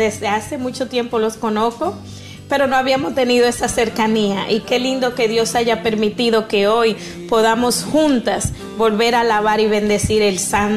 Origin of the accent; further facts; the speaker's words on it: Dominican Republic; moved away as an adult; now in United States; yo soy nativa, oriunda de la República Dominicana, ya con más de 3 décadas viviendo en los Estados Unidos. Nací en el seno de una familia muy humilde.